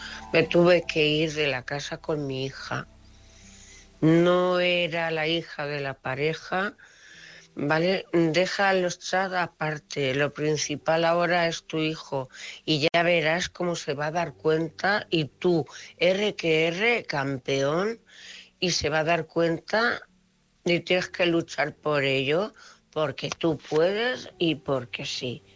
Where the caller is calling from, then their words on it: Cuenca, Castilla-La Mancha, Spain; corresponsal de Cuenca.